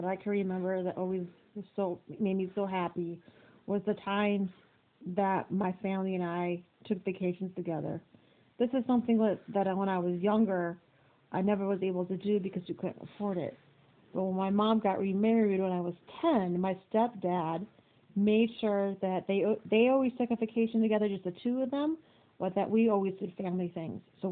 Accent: Round Lake, Illinois, United States; I grew up in Round Lake, Illinois. It was a pretty much small blue-collar neighborhood where everybody got along with everyone.

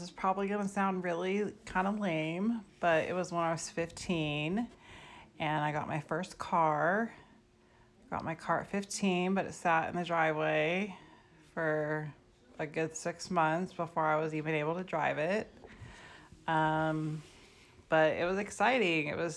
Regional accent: Newark, California, United States; Well, honestly, growing up in Newark, I really didn't have any idea of like what the rest of the world was like because I was a kid.

